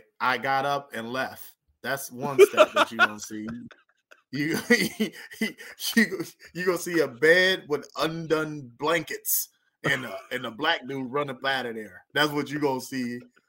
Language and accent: English; California, United States; Yeah, that was like right by my hometown.